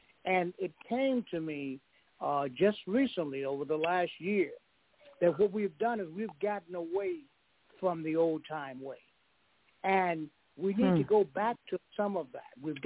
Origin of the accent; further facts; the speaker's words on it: Memphis, Tennessee, United States; I'm from Memphis, Tennessee, and I used to play right there in the Mallory Hotel parking lot where Dr. King was killed.